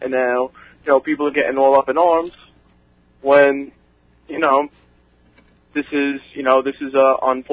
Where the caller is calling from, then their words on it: Brookhaven, United States; Brookhaven.